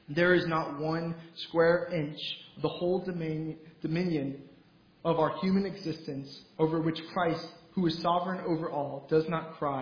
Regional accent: United States; But as American Gentiles, we have plenty of things that we will sacrifice our entire life for.

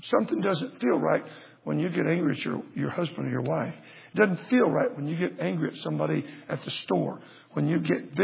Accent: Texas, United States; I'm from Texas. Most Texas people don't like approval for nothing.

